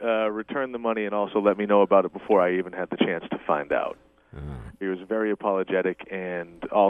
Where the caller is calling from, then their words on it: Boston, Massachusetts, United States; I'm calling from Boston.